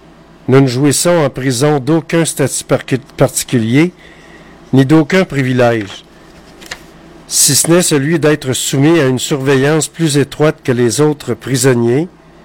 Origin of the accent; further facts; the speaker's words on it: Quebec, Canada; On vit au Québec. Nous sommes Québécois. On n'est pas des Romains. On est des Québécois.